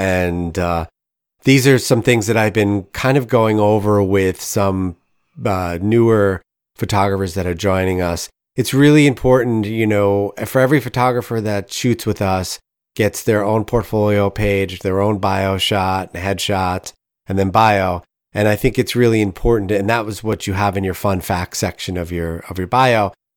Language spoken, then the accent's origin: English; New Jersey, United States; now in St. Louis, United States; Born and bred in New Jersey. And now I live out here in St. Louis.